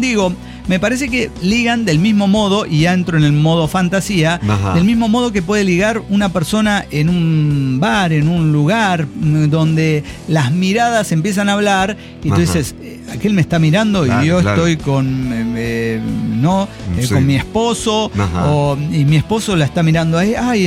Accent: Jalisco, Mexico; Es porque soy mexicano. Póngale de Jalisco

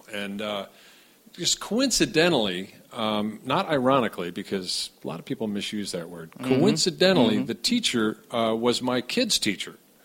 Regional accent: San Francisco, California, United States; In fact, my wife and I grew up in San Francisco, California, at a time when comedy was really a big deal.

